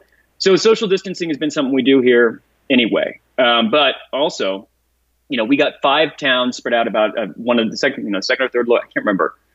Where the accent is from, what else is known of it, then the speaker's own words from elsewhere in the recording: Kansas City, Kansas, United States; I grew up in Kansas City, and I love where I'm from, but I wouldn't run away from home because I would tell my parents after I left. But once I got a driver's license, in Kansas, I would just drive.